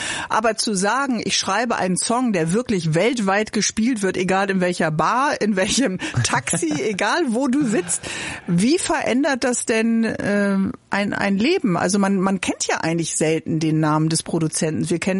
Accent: Bremen, Germany; Ich komme aus Bremen, da waren sehr viele Bhagwan-Musiker.

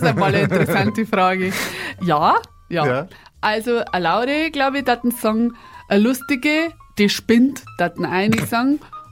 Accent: Bavaria, Germany; accent: mix of Upper Palatinate and Lower Bavarian; ich komme aus der Oberpfalz, da ist immer neblig

